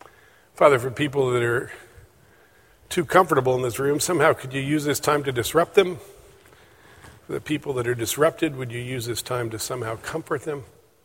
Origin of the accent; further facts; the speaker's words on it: Tennessee, United States; accent: East Tennessee; Now, my wife and I come from East Tennessee. We have a little bit of an East Tennessee accent still